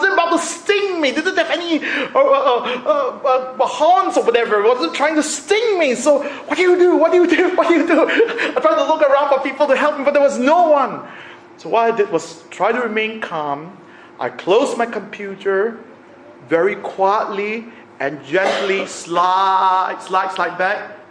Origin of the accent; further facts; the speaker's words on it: Australia; also born or lived in United States; being an Australian, if you've lived in the U.S., you know, if you're an Australian without any credit history, American credit history, many people will not rent you their homes